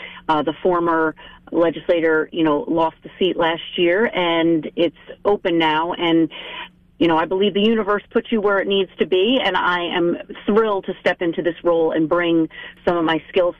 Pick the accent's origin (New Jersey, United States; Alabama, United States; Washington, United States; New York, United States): New York, United States; So I am born and raised here, which is probably my proudest accomplishment. I love growing up in Dutchess County and spent my whole childhood here